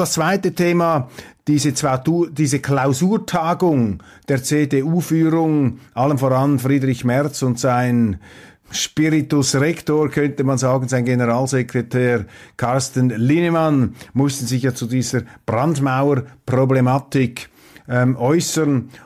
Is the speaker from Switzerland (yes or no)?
yes; Switzerland; Also wir sind hier wirklich etwas fassungslos, wenn wir als Schweizer diese Verkrampfungen betrachten.